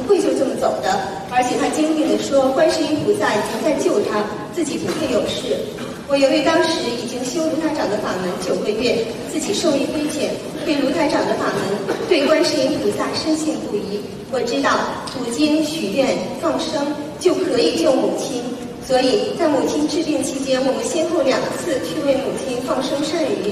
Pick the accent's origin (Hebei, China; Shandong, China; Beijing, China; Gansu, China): Shandong, China; 我家乡山东的一个同学